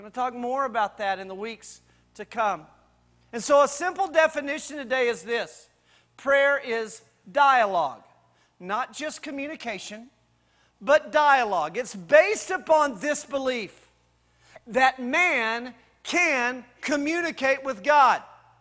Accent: Amarillo, Texas, United States; I mean, growing up in the Baptist church up in Amarillo, we had prayer meeting.

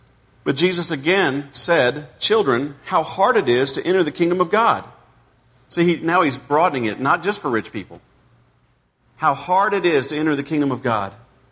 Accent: Dallas, Texas, United States; I grew up in Dallas, and in when you drive in downtown Dallas, you have intersections that feel like this.

